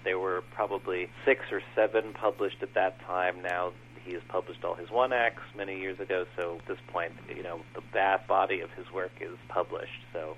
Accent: Elm, New York, United States; I grew up in Elm, New York.

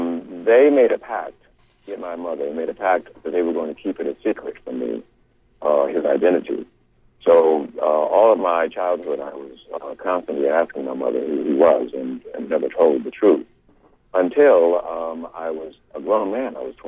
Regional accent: Cleveland, Ohio, United States; So I was raised in Cleveland, Ohio, and was there until I was 18, until I moved away to go to college.

